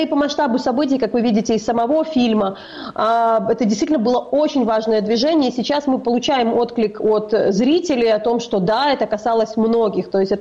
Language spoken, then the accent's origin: Russian; Kyiv Oblast, Ukraine; я, например, росла в Киевской области и многих этих вещей не знала.